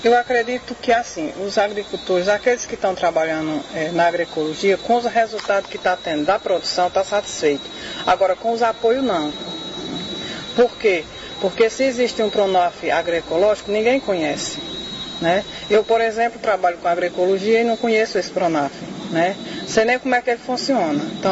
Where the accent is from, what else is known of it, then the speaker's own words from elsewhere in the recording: Parnamirim, Pernambuco, Brazil; sou do município de Parnamirim, aqui de Pernambuco.